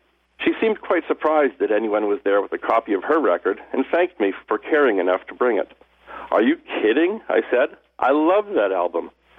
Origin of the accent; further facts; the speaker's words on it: Winnipeg, Manitoba, Canada; I'm from Winnipeg, Manitoba, which I understand will be the opening city on … next tour.